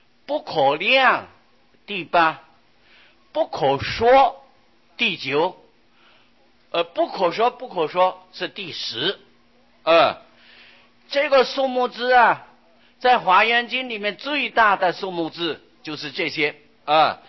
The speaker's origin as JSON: {"language": "Chinese", "country": "China", "said": "因为我们中国人的习惯啊，喜欢简略。"}